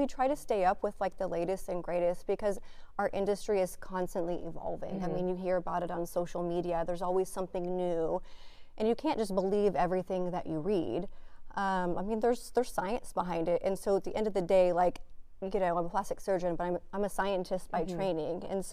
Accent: Houston, Texas, United States; I'm from Houston, and so I would only stay in Houston.

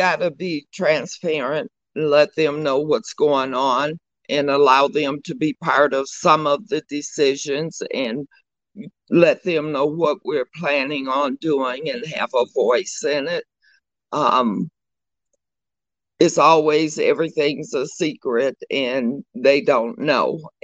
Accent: Muskegon Heights, Michigan, United States; Well, I was born and raised here in Muskegon Heights. I attended Muskegon Heights Public Schools.

